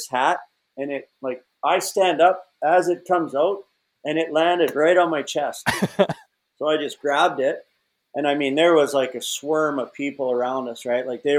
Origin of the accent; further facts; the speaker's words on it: Alberta, Canada; I grew up in Alberta, Canada, and it was like we had nothing but a country station